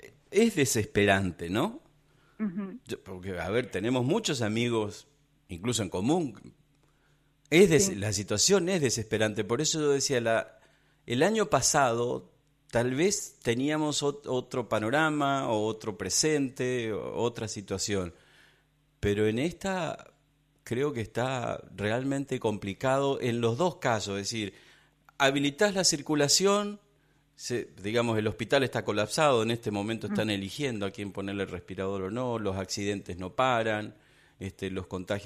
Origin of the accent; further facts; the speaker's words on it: Argentina; como argentinos, digamos, porque no nos informamos o porque nos informaron mal